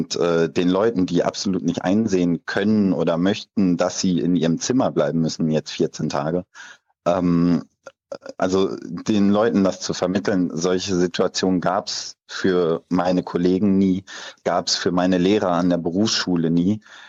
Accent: Leverkusen, North Rhine-Westphalia, Germany; ich komme aus Leverkusen

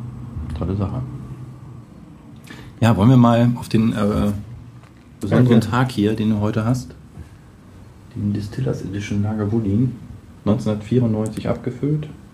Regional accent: Braunschweig, Lower Saxony, Germany; Ja, ich komme aus Braunschweig.

